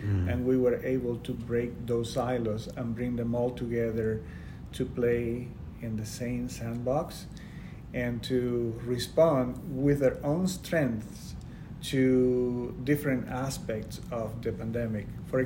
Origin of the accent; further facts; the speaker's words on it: Camagüey, Cuba; I was born in Camagüey. It's a small city about 400 miles east of Havana.